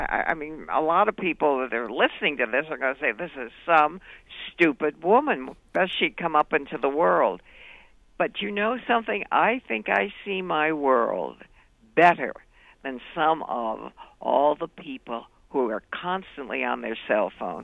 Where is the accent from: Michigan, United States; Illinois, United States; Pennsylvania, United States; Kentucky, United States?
Illinois, United States; Chicago; born there; now in New York, United States; I was born in Chicago. I came to New York in 1947, right after World War II.